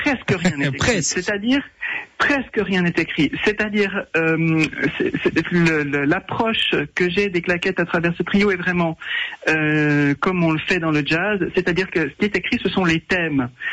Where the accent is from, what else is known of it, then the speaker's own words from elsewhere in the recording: Switzerland; Absolument, je viens moi-même de Suisse